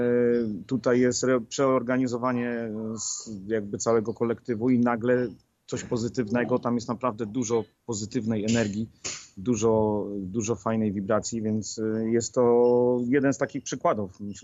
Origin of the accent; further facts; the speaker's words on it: Elbląg, Warmian-Masurian Voivodeship, Poland; Jestem z Elbląga, tam Wysoczyzna Elbląska, Żuławy Wiślane.